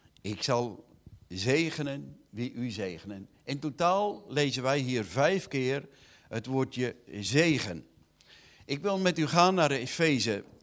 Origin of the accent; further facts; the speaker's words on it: Urk, Flevoland, Netherlands; Maar in ieder geval, wij zijn opgegroeid in Urk.